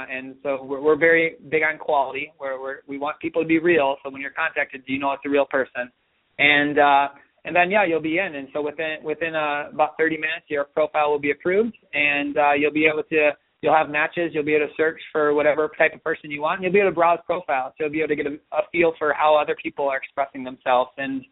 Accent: Wisconsin, United States; I'm from Wisconsin, Wisconsin-Illinois area

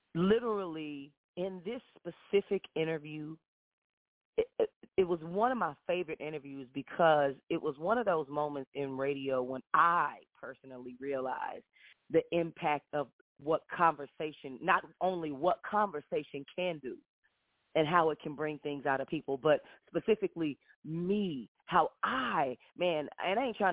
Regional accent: Fort Worth, Texas, United States; And we were in Fort Worth, Texas, which is my hometown. I love Fort Worth.

